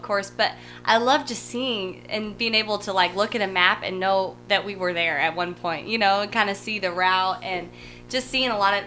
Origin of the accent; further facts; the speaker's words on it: Midwest, United States; which I grew up in the Midwest, so I traveled around the Midwest.